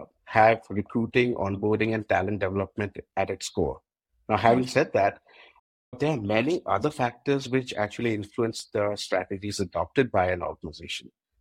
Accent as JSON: {"language": "English", "town": "Bhubaneswar", "region": "Odisha", "country": "India", "tie": "born or raised there", "lives_now": "Bangalore, India", "said": "I was born and brought up in Bhubaneswar. That's where I completed my education. For the past 14 and a half years or so, I've been based out of Bangalore, where I stay with my wife and son."}